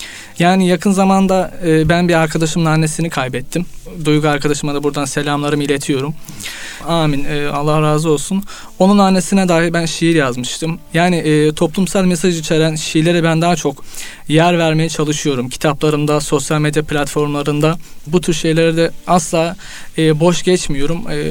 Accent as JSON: {"language": "Turkish", "town": "Bağcılar", "region": "Istanbul", "country": "Turkey", "tie": "born there", "said": "2002 İstanbul Bağcılar doğumluyum."}